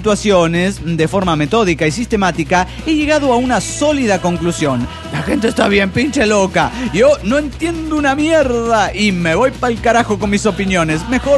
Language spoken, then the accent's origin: Spanish; Venezuela; debate internacional y ni siquiera llegó a cruzar frontera, que ya hay debate dentro de Venezuela